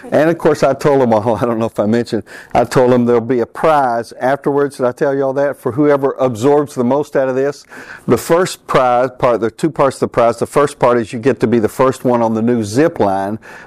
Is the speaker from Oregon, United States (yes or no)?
no; Harriman, Tennessee, United States; also born or lived in Knoxville / Johnson City / Newport; I was born in Knoxville, moved to Johnson City, Newport, Harriman, went to high school in Harriman